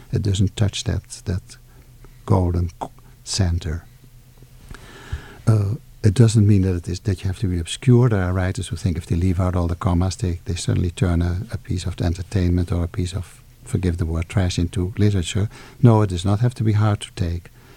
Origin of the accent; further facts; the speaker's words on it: Indonesia; English is a second language; My first novel took many years to get published because here I was arriving from Indonesia and not even with English as my mother language.